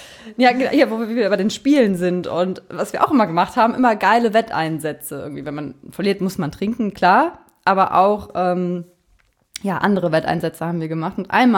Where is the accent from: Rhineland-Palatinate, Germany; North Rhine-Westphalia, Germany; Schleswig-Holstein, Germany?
Rhineland-Palatinate, Germany; ich komme ja aus der Kreisstadt, der Vulkaneifel